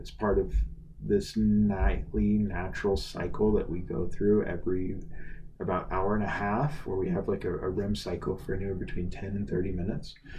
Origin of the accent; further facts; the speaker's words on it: Colorado, United States; where you can even get some that are sourced from Colorado, which is my home state right here.